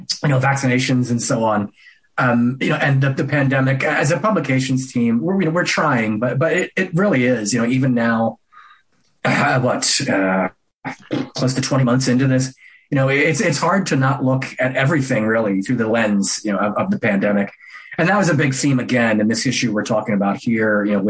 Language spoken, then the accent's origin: English; Philadelphia, Pennsylvania, United States; dissecting the Ben Simmons situation here with the Sixers in my hometown of Philadelphia.